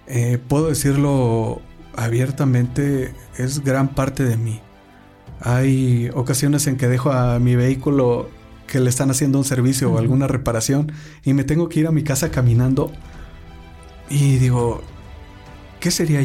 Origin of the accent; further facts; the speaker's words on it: Santa Rosa 30, Morelos, Mexico; also born or lived in Zacatepec; Nací aquí en el estado de Morelos, en el municipio de Zacatepec.